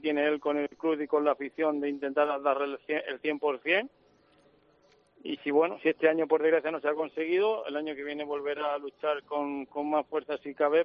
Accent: Mula, Region of Murcia, Spain; cada vez que subimos a mi pueblo, a Mula, le encanta salir a pasear conmigo en bicicleta

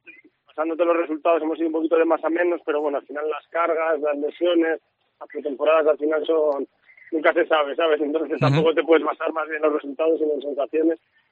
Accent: Madrid, Community of Madrid, Spain; yo soy de Madrid

